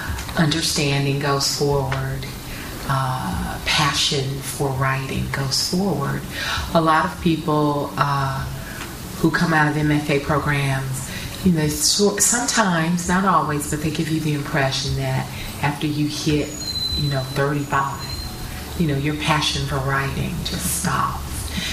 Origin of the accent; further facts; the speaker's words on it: Deep South, United States; now in Kentucky, United States; And I'm from the Deep South. One of the things I love about Kentucky is it's not the Deep South, but it's the South, and I recognize.